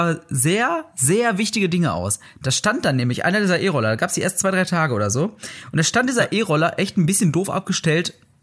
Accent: Wanne-Eickel, North Rhine-Westphalia, Germany; Nein, ich komme aus Wanne-Eickel und ich bin in so einer Wanne-Eickel-Gruppe drin.

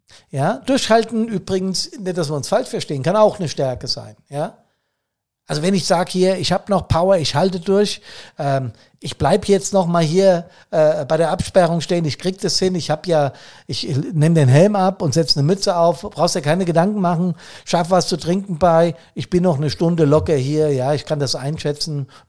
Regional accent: Hesse, Germany; born or raised there

